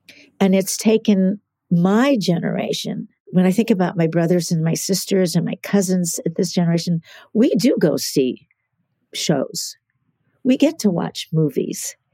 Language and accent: English; New Orleans, Louisiana, United States; born there; So he was stationed in New Orleans, which is why I was born in New Orleans.